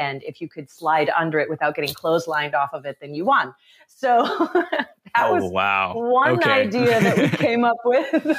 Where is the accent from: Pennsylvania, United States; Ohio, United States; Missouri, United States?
Missouri, United States; As I said, growing up in Missouri, you don't really get to experience that a lot.